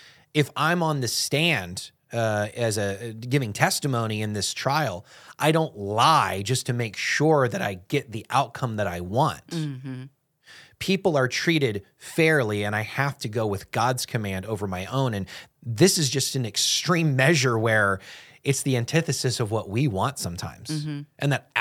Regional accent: United States; And as an American, I'm like singing

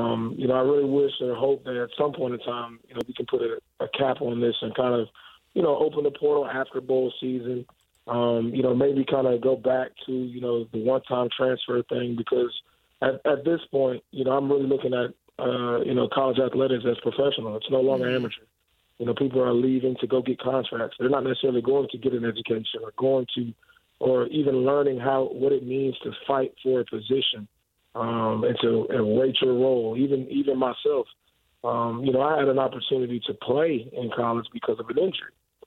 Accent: Tallahassee, Florida, United States; You know, one, I'm from Tallahassee, Florida, and I definitely felt like Florida State should have been in the college football playoff.

